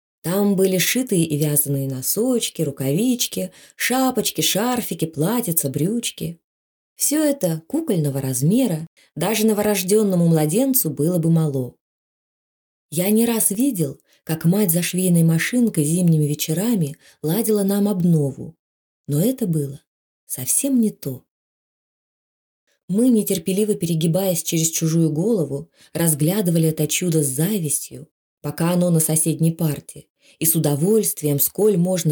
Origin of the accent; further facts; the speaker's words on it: Russia; first language Karelian; Russian is a second language; В 5 лет, всего за 2 года до школы, я вообще не говорил по-русски. Родным для меня был язык карельский.